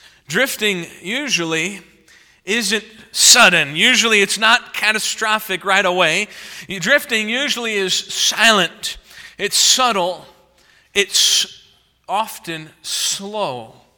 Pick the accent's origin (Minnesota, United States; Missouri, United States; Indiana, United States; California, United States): Indiana, United States; also born or lived in Belize; we had a little 20-acre lake we'd go fishing on growing up in Indiana outside of Chicago.